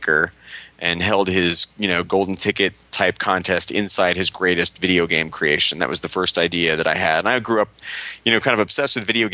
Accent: Ashland, Ohio, United States; I grew up in a small town called Ashland, which is like north of Columbus, south of Cleveland.

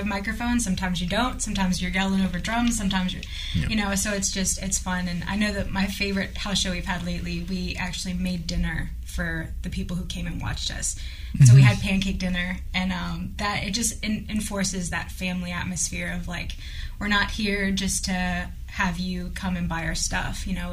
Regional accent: Mandeville, Louisiana, United States; I'm from Mandeville. You know, we are kind of some in Abita, and so it's kind of all over the place.

